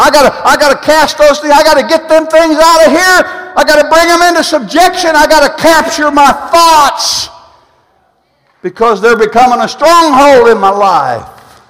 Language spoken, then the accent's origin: English; Galveston, Texas, United States; born there; now in Joplin, United States; Of course, I was born in Galveston, and that's just in my blood, man. I don't know how I ended up in Joplin, Missouri